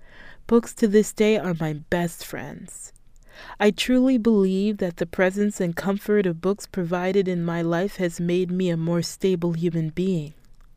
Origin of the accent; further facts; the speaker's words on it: Baltimore, Maryland, United States; I came back to my hometown of Baltimore in 2015 after the Baltimore uprising.